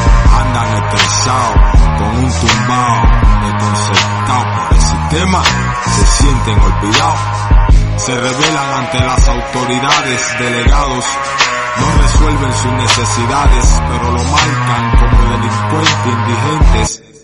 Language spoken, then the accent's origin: Spanish; Cuba; Nosotros mismos nos separamos y somos igual cubanos.